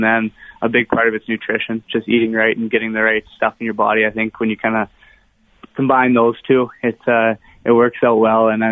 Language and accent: English; Winnipeg, Manitoba, Canada; I think growing up in Winnipeg